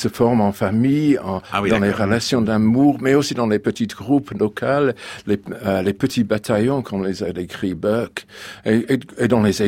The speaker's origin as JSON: {"language": "French", "region": "England", "country": "United Kingdom", "said": "chez nous, en Angleterre, puisque nous avons eu un mouvement conservateur pendant 2 siècles"}